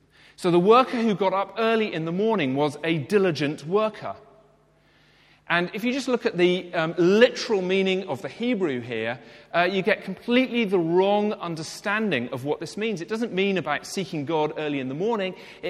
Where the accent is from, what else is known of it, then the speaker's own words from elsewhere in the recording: United Kingdom; probably none of us because we're all British